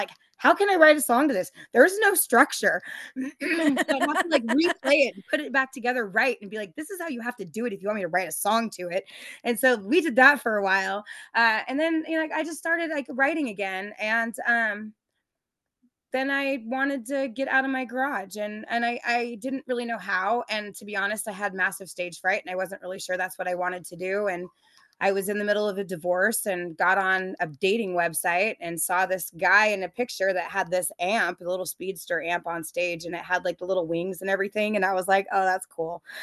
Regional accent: Auburn, Washington, United States; I actually grew up in the Seattle area. I'm from Auburn, and I've always kind of sang.

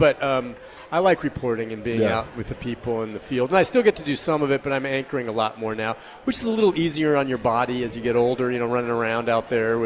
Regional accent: Oregon, United States; I grew up in Oregon, but I think now I have lived longer in Tennessee than any place else in my life. Yeah, so I'm a Tennessean.

